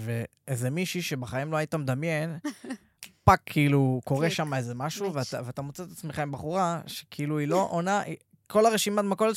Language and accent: Hebrew; Hadera, Haifa District, Israel; גדלתי בחדרה, לא, לא, לא, לא באיזשהו עושר, כאילו במינימום כזה האפשרי